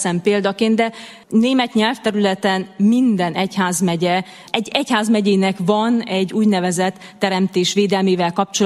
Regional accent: Transylvania, Romania; Erdélyben, ahonnan én származom, nem jellemző, hogy ez a téma jelen lenne

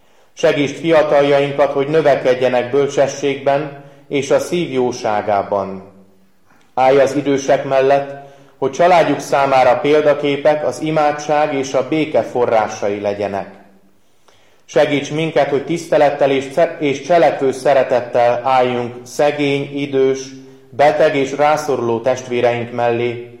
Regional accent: Becsehely, Zala, Hungary; born there; a szülőfalumból, Becsehelyről minket hallgató

